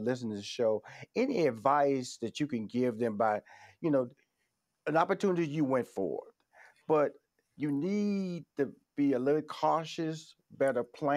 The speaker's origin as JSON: {"language": "English", "town": "Houston", "region": "Texas", "country": "United States", "said": "You know, and I come from Houston, Texas."}